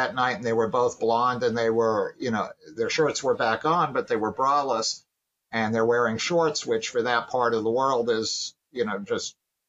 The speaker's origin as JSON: {"language": "English", "town": "New York City", "region": "New York", "country": "United States", "tie": "born or raised there", "said": "And so I grew up in New York City during a time when it was a very violent place. And I'm 67 now, so I was growing up in the, you know, the 60s and so forth."}